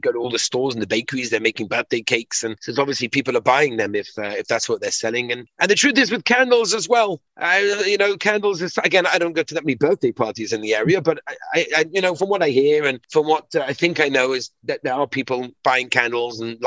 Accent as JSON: {"language": "English", "region": "London", "country": "United Kingdom", "tie": "born or raised there", "said": "So I grew up in Golders Green in London, in England."}